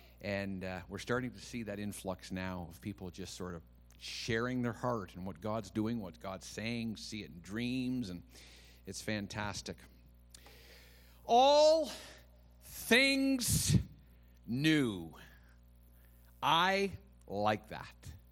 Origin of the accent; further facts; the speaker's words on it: Kemptville, Ontario, Canada; I grew up in Kempville, Ontario.